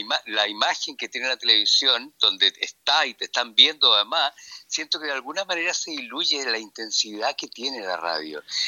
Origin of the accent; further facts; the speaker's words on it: Santiago, Santiago Metropolitan Region, Chile; nacido y criado en Santiago, lo que de una u otra manera me hace tener una visión acerca de mi pueblo especial